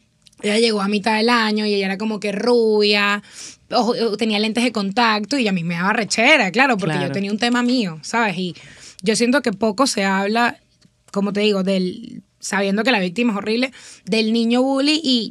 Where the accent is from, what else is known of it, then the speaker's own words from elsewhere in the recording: Venezuela; Yo era una niña que crecí en Venezuela, gordita, pelito rulo